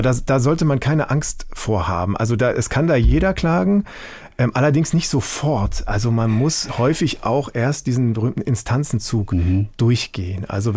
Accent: Aachen, North Rhine-Westphalia, Germany; Bin ich geboren und bin aber in Aachen vor allem aufgewachsen.

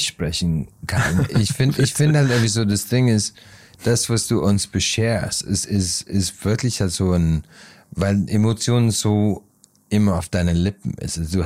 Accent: Ireland; German is a second language; Ich habe das in meiner Jugend in Irland in kleine Dörfer in einer Kneipe

